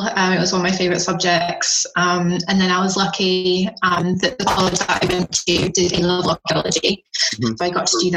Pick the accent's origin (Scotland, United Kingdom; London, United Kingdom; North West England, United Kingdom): North West England, United Kingdom; Warrington; So I'm from Warrington, which is a town sort of in between Manchester and Liverpool.